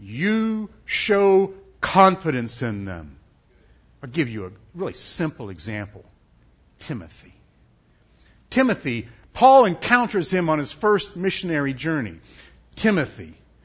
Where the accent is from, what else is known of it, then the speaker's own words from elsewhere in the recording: Columbus, Ohio, United States; I was born and raised in Columbus, Ohio, and have never moved.